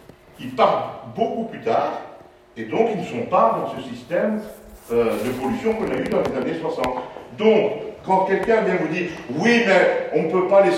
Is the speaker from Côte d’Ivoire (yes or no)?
no; Charleroi, Wallonia, Belgium; Moi, j'ai grandi à Charleroi, je vous assure que j'ai vu la pollution qu'il y avait à Charleroi dans les années 60.